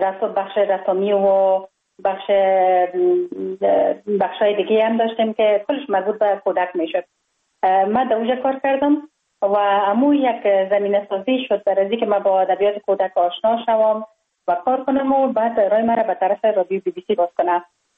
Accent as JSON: {"language": "Persian", "region": "Kabul", "country": "Afghanistan", "tie": "born or raised there", "said": "من خوشبختانه در خانواده روشن فکر به دنیا آمدم. در شهر کابل در محله کوته سنگی تولد شدم."}